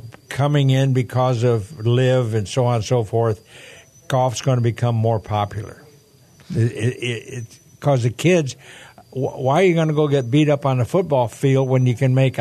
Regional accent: Michigan, United States; born there; I was born in Michigan.

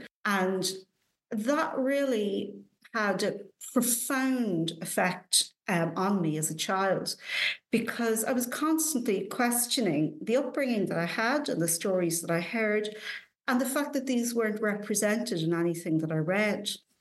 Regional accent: Ireland; Well, I grew up in Ireland in a traditional Catholic household

